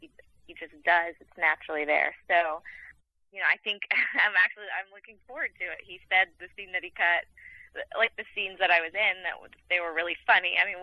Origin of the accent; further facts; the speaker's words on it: Atlanta, Georgia, United States; I'm from Atlanta, yes.